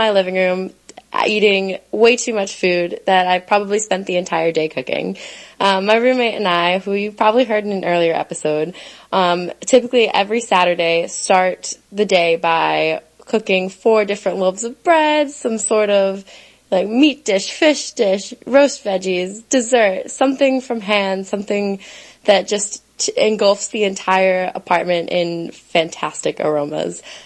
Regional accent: Clearwater, Florida, United States; now in Brooklyn, United States; I'm from Clearwater, Florida, but I currently live in Brooklyn, New York, working in photography.

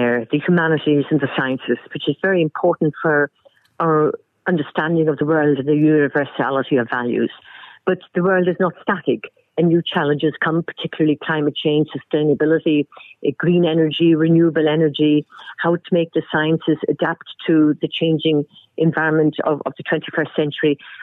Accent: Leinster, Ireland; for once being Irish and coming from and speaking from Ireland.

